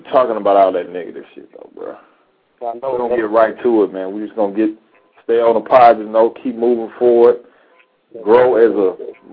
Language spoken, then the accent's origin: English; Montgomery, Alabama, United States; Yeah, I'm originally from Montgomery, but you know, I've been here so long, bro.